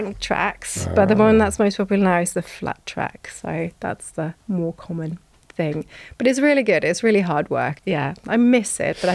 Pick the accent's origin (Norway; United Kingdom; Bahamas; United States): Norway; I used to love ice skating growing up in Norway.